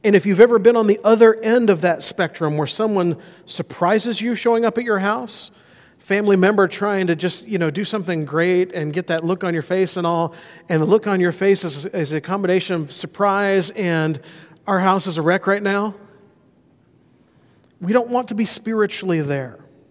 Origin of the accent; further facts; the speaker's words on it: Mobile, Alabama, United States; Where I grew up in Mobile, on the Gulf Coast, we had hurricanes.